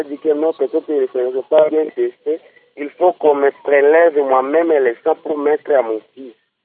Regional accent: Kalima, Maniema, DR Congo; Moi, j'ai déjà vu ici à Kalima, ici chez nous à Kalima

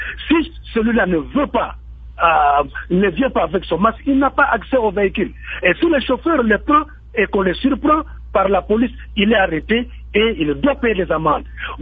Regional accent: Matadi, Kongo Central, DR Congo; ici chez nous dans le Congo central, à Matadi

